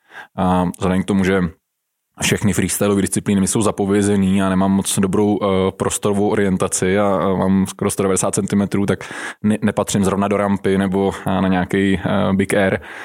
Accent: Liberec, Liberec Region, Czechia; já jsem z Liberce, takže každý v Liberci musí začít na běžkách a na lyžích

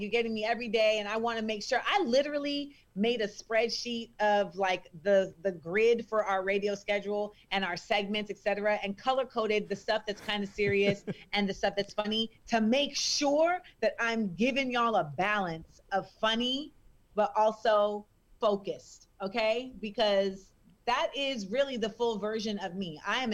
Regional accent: Orlando, Florida, United States; on me growing up in Orlando.

